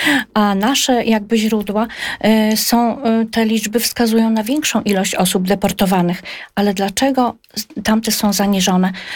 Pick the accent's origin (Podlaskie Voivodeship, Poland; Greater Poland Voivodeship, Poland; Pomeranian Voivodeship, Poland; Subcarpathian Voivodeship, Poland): Podlaskie Voivodeship, Poland; Łomża; ale my z Łomży się nie poddajemy